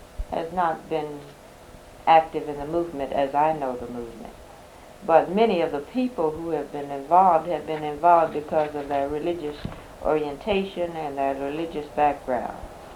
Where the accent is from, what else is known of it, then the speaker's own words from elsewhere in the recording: Jackson, Mississippi, United States; and that's when we moved to Jackson, Mississippi, so that I grew up here in Jackson, Mississippi.